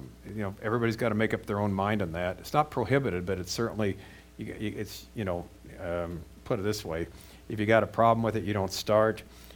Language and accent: English; United States; I come from America. When I was a teenager, you drank to get drunk.